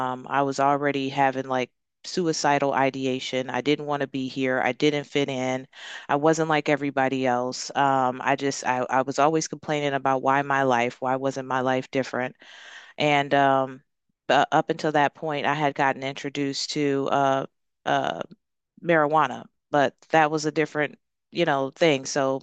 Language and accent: English; Detroit, Michigan, United States; So I grew up in Detroit, Michigan. I was the youngest of three children